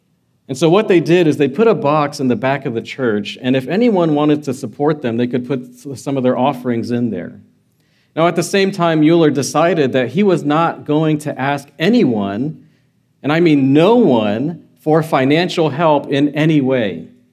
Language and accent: English; United States; All I know is that I'm American.